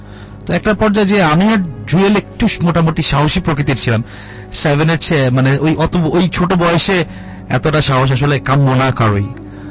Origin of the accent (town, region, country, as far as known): Dhaka, Dhaka Division, Bangladesh; born or raised there